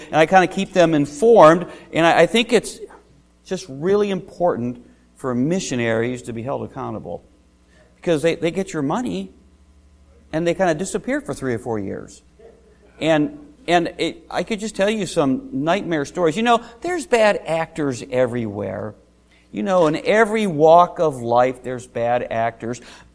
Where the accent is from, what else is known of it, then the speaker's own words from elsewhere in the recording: Cleveland, Ohio, United States; As a young boy growing up in Cleveland, Ohio, we grew up at the Parma Heights Baptist Church